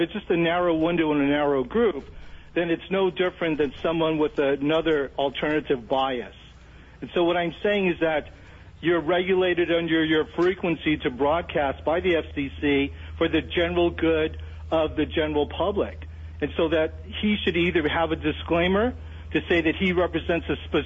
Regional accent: Hawaii, United States; And I tell you, Bada, as a Hawaiian, I take offense

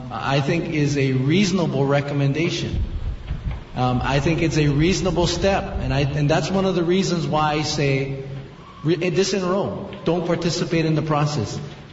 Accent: Hawaii, United States; Because it is contrary to our status as Hawaiian nationals on the Hawaiian kingdom.

